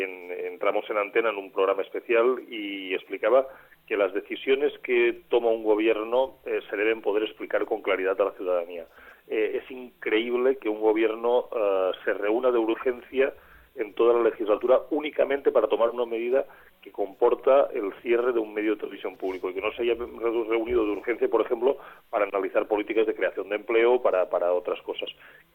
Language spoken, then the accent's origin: Spanish; Valencian Community, Spain; como trabajadores y como valencianos. Lo sabéis perfectamente vosotros que tenéis una lengua propia, también es mi caso.